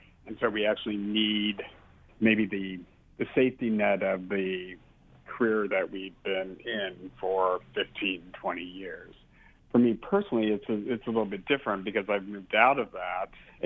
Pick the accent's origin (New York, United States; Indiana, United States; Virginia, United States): Indiana, United States; Brownsburg; now in San Francisco, United States; Well, first off, I grew up in Indiana. Grew up right outside Indianapolis, in a small, at the time, it was more of a farm town, Brownsburg, but lately I think it's more of a suburb of Indianapolis.